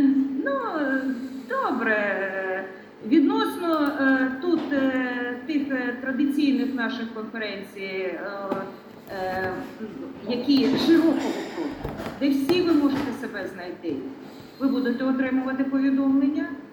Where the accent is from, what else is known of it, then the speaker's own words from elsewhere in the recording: Russia; first language ru; Ukrainian is a second language; Я росіянка і спочатку колись була російськомовна